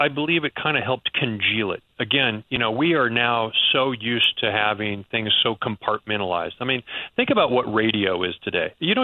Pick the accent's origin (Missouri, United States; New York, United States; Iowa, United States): Missouri, United States